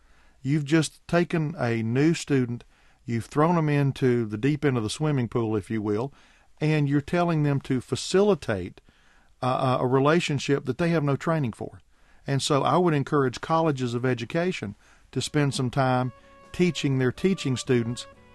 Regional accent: South Carolina, United States; I know in my home state of South Carolina, I am also a school board member in my hometown.

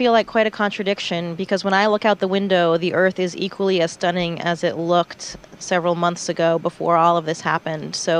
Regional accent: Maine, United States; coming back down over my home state of Maine.

